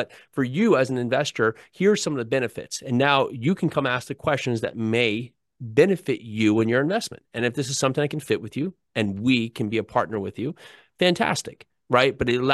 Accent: New Jersey, United States; I grew up in New Jersey, right? We met in New York City

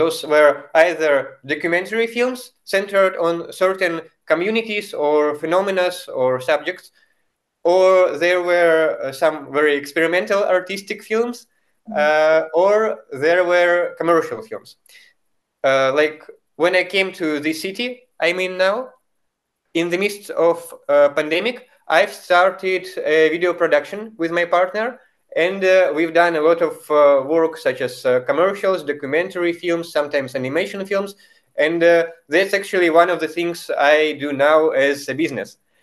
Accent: Belarus; English is a second language; I am originally from Belarus. And my culture, which is quite a rare culture, it inspires me a lot

